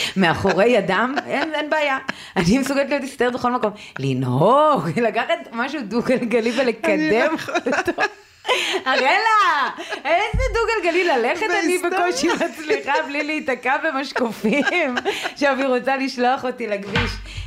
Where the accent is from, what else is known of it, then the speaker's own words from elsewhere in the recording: Haifa, Haifa District, Israel; בחיפה, אם דברת עם שלושה בחיפה, אני מחיפה.